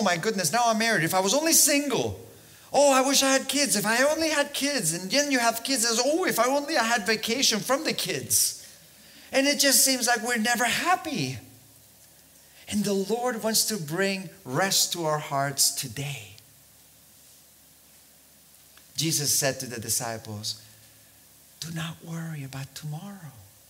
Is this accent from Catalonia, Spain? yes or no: no; Balearic Islands, Spain; Here I am pastoring today, a church full of Germans and English people, and I'm from Mallorca.